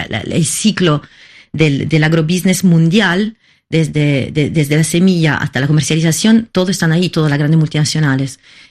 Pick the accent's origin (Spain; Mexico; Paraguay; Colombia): Paraguay; also born or lived in Italy; yo nací en Italia, mi papá es paraguayo, se fue a Italia, encontró a mi mamá, yo nací en Italia. Me fui a Paraguay con mi familia cuando cayó la dictadura, en el 90, la dictadura cayó en el 80, nosotros fuimos poco después